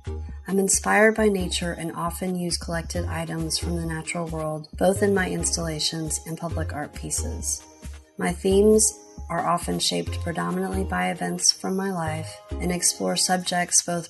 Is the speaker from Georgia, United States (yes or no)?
yes; Atlanta, Georgia, United States; I was born and raised in Atlanta. Most of my immediate family is still here. I love this town, and I really never saw any reason to leave it.